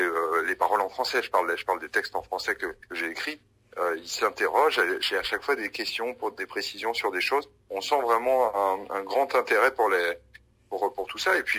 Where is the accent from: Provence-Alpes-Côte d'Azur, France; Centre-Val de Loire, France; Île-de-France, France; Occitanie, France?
Île-de-France, France; Paris; moi, j'ai grandi à Ménilmontant, donc c'est un quartier où il y a beaucoup d'Algériens, notamment des Kabyles, mais pas que, il y a beaucoup d'Algériens en général.